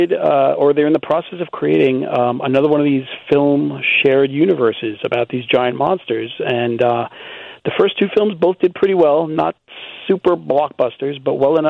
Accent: New York City, New York, United States; I grew up in New York City. We had the 4:30 movie every day.

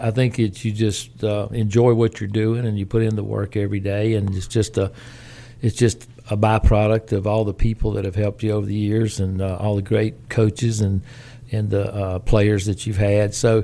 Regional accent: Meridian, Mississippi, United States; I think back of growing up in Meridian and all the great coaches that were at Meridian High School during the time that I was coming through that impacted my life

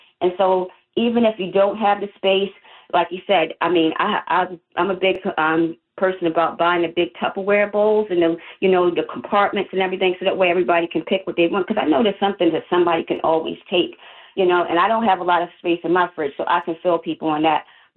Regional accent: Maryland, United States; accent: East Coast; I'm from Maryland. It probably sounds like you can hear the East Coast accent, but yeah, I'm from Maryland.

